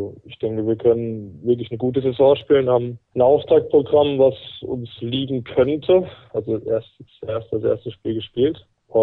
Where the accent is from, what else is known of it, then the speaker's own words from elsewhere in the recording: France; Sowieso als Franzose darf ich nicht wetten.